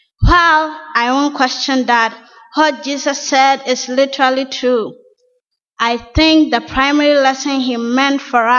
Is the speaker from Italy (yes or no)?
no; Ghana; now in United States; When I came from Ghana to the United States